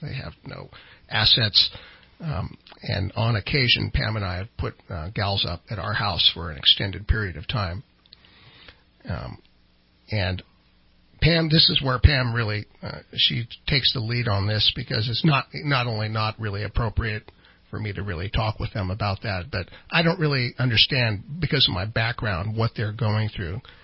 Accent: California, United States; I come from Trinity County

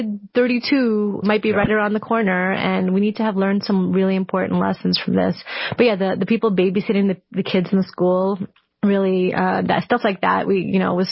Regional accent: Brooklyn, New York, United States; I grew up poor in Brooklyn, and I was living in a very wealthy part of Brooklyn when the pandemic hit.

